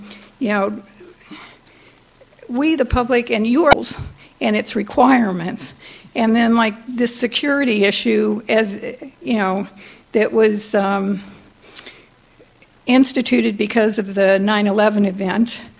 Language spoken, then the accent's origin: English; Shell Beach, California, United States; I'm from Shell Beach.